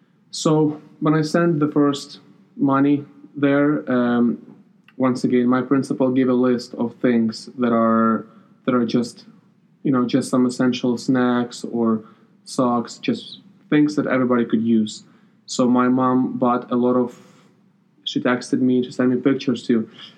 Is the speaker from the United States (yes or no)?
no; Ukraine; My hometown has approximately a population of, I want to say, 66,000 people. It's in the middle of Ukraine, so it's really convenient to go to any part of Ukraine.